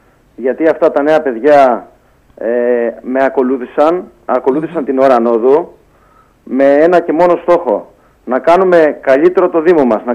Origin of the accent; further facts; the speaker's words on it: Achladi, Central Greece, Greece; εγώ γεννήθηκα, μεγάλωσα και εργάζομαι σε αυτόν τον όμορφο τόπο. Κατάγομαι από το Αχλάδι. Mm-hmm. Είναι ένα μικρό χωριό στο Δήμο Μαντουδίου Λίμνης Αγίας Άννας.